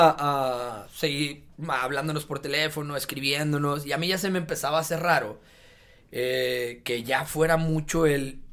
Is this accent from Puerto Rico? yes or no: no; Monterrey, Nuevo León, Mexico; el sur de Monterrey, de donde yo soy de allá desde chiquito.